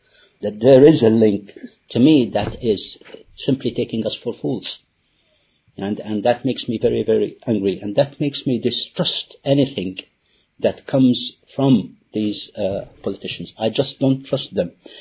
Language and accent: English; Libya; now in United Kingdom; who's been living in the UK for 25 years, sometimes I feel I'm British, which I am, and sometimes I feel I'm Libyan